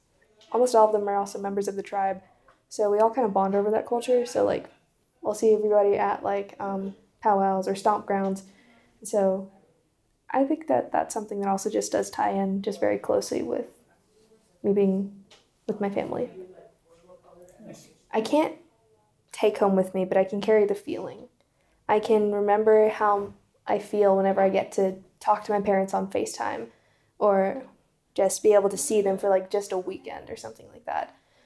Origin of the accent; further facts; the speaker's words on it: Stillwell, Oklahoma, United States; home to me is my family. I grew up in Stillwell, Oklahoma, in a small Native community called Cherry Tree.